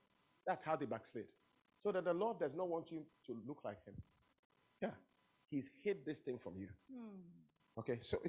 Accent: Ghana; moved away as an adult; Listen, when I was coming up, I was from Ghana as a physician. And I was going to South America, South Africa.

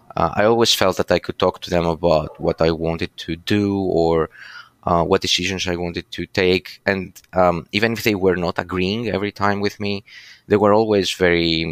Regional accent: Chania, Crete, Greece; So I grew up in Chania. It's like a small town, I'd say, in the western part of Crete. I grew up with my parents and my brother

